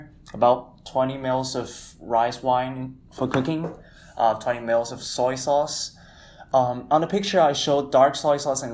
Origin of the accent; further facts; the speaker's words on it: China; Since I'm from China